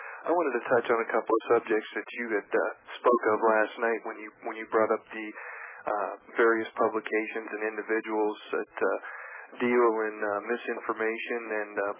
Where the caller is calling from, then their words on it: Ohio, United States; I'm calling from Ohio.